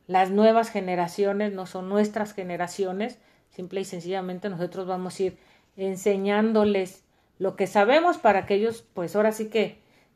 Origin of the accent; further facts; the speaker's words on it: Mexico; moved away; yo crecí pues en México, casi pues más de la edad que tengo ahorita, más de la mitad, la viví en México y es muy diferente la vida en México que aquí